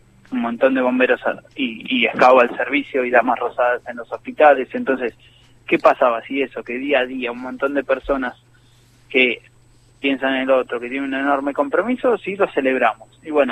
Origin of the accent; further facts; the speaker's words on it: Argentina; nos va muy bien como ciudadanos argentinos